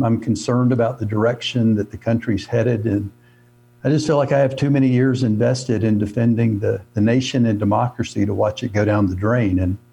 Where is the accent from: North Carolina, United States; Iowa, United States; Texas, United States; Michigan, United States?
North Carolina, United States; Well, when I grew up in North Carolina, you know, back in the, I'm 62 years old.